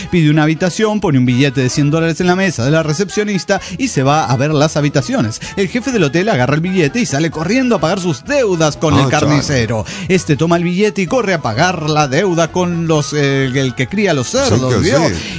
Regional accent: Pachuca, Hidalgo, Mexico; de Pachuca, Hidalgo, México.

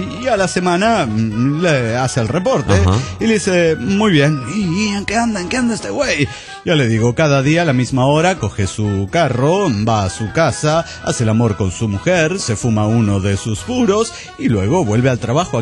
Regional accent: Juliaca, Puno, Peru; de Juliaca, Perú.

